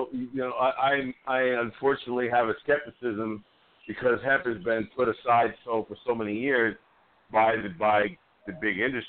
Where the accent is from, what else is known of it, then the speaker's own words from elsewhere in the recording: New York, United States; I had the good fortune of growing up in New York, and so High Times wasn't hidden from our magazine racks, you know, when I was growing up, like it has been in other places.